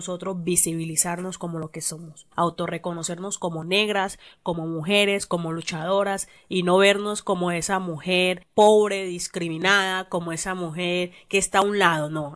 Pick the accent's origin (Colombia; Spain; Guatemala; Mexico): Colombia; Buenaventura, Valle del Cauca; Sí, yo soy de Buenaventura, de hecho.